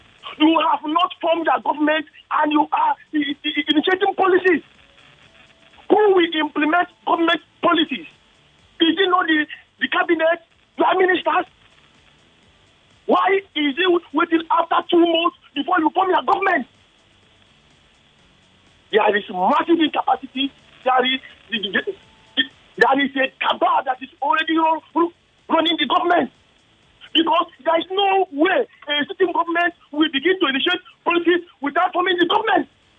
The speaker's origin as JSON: {"language": "English", "town": "Surulere", "region": "Lagos", "country": "Nigeria", "said": "from Surulere."}